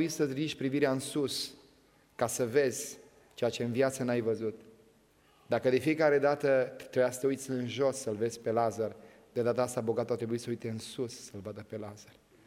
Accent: Romania; Îți mulțumesc, Doamne, că sunt român și sunt în România.

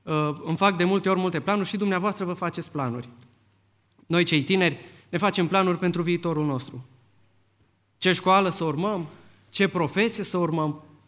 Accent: Vulcan, Hunedoara County, Romania; vin din România, din județul Hunedoara. Stau într-o localitate undeva la sudul județului, numită Vulcan.

